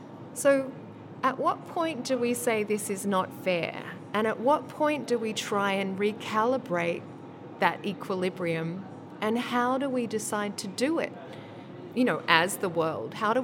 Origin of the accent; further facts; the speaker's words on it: Australia; I'm Australian. I'm a woman of color. I have a long, complex history. I've lived and worked in the Pacific for many, many years